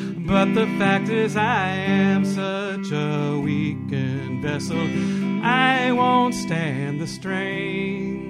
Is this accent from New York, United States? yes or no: yes; Brooklyn, New York, United States; also born or lived in Copaic; I'm from Brooklyn.